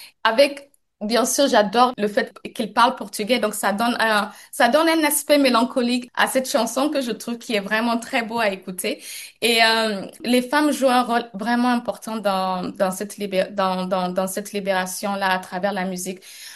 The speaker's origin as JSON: {"language": "French", "country": "Niger", "tie": "born or raised there", "said": "Je me rappelle encore quand j'étais petite au Niger"}